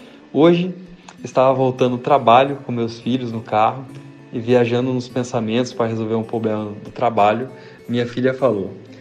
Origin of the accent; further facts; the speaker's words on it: Iracemápolis, São Paulo, Brazil; tenho 41 anos e sou de Iracemápolis, interior paulista.